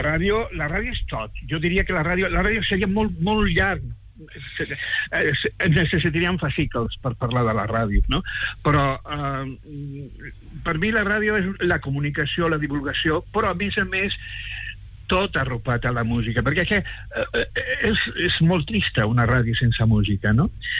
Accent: Alcalá de Guadaíra, Andalusia, Spain; jo soc d'Andalusia, jo vaig néixer en Alcalá de Guadaira.

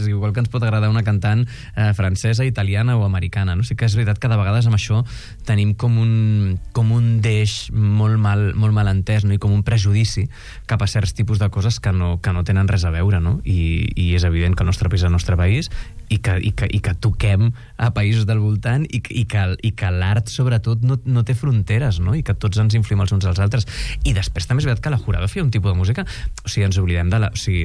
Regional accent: Catalonia, Spain; Som catalans

